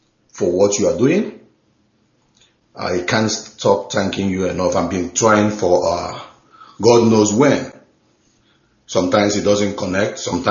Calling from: Atlanta, Georgia, United States; Yeah, U.S., Atlanta.

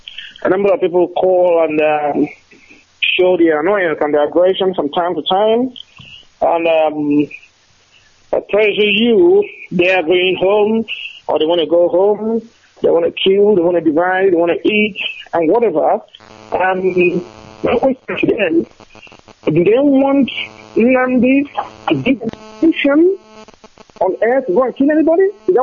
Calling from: Germany; I'm calling from Germany.

